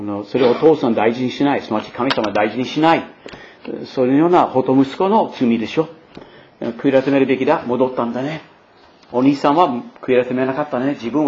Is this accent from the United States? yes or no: yes; Maine, United States; 私のふるさとのメイン州の飲み物です。